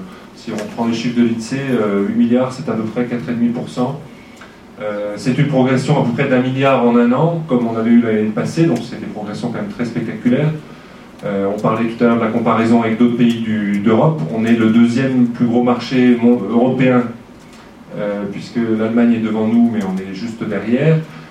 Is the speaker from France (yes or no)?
yes; France; on en consomme en tant que Français de moins en moins dans l'absolu.